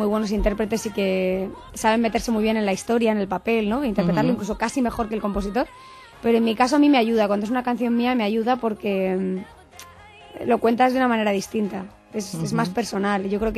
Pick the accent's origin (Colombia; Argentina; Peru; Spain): Spain; porque yo soy española